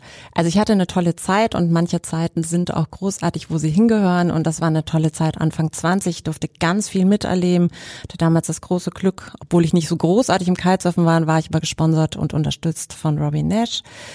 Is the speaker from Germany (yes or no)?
yes; Hesse, Germany; Ursprünglich bin ich ein Hesse in der Ecke von Bad Homburg.